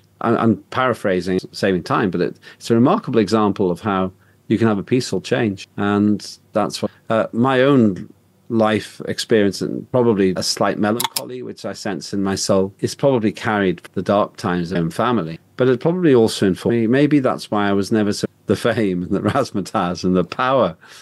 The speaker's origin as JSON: {"language": "English", "region": "Northern Ireland", "country": "United Kingdom", "tie": "born or raised there", "said": "Northern Ireland to Estonian parents."}